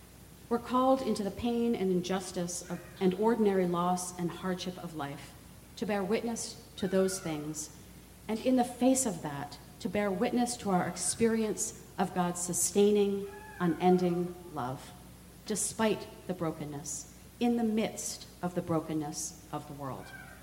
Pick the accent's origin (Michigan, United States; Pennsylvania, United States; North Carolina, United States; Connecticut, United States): Pennsylvania, United States; Philadelphia; Maybe it clicked for me because Philadelphia is my hometown.